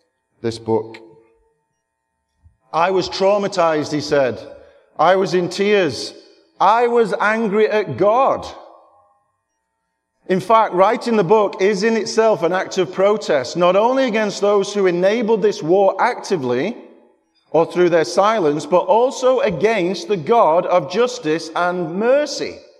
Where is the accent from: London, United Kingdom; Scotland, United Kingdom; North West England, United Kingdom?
North West England, United Kingdom; Manchester; I'm from the Manchester area of England. I belong to an evangelical gypsy church in North Wales.